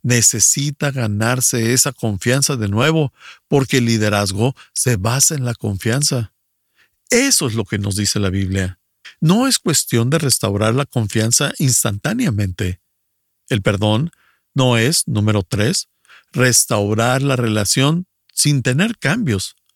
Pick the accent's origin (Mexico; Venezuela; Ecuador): Ecuador; soy del Ecuador.